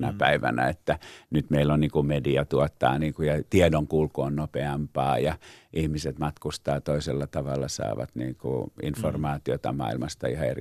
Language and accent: Finnish; Pori, Satakunta, Finland; mä olen Porista kotoisin syntynyt 1950 Porin kaupungissa.